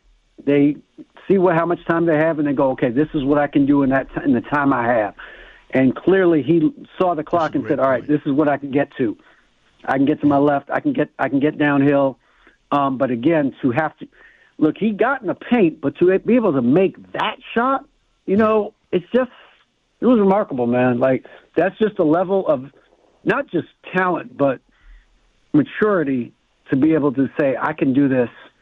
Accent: Baltimore, Maryland, United States; I'm from Baltimore.

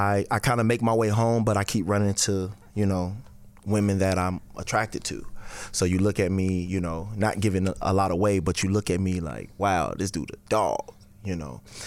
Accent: Atlanta, Georgia, United States; born there; now in San Diego, United States; I was born in Atlanta.

